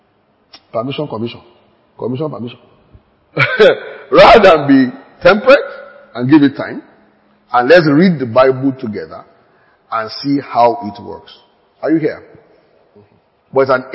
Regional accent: Nigeria; Maybe I should take out the word many because I'm just a Nigerian.

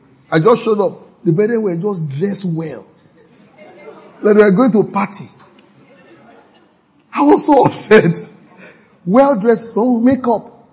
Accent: Nigeria; And being a Nigerian, you know.

